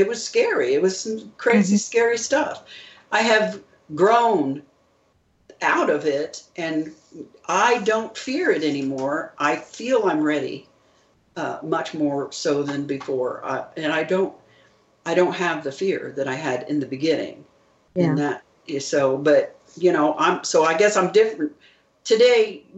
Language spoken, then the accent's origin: English; Indiana, United States; I'm a girl from Indiana who never went anywhere in my life and was not exposed to a whole lot of special fancy stuff.